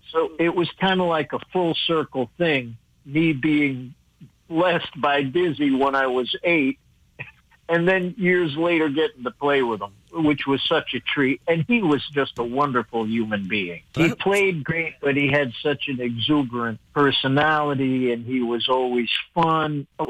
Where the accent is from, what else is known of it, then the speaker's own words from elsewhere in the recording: Norwalk, Connecticut, United States; I grew up in Norwalk, Connecticut, and my parents heard about a benefit concert that was being held for the NAACP at Leonard Bernstein's summer home in Fairfield, Connecticut.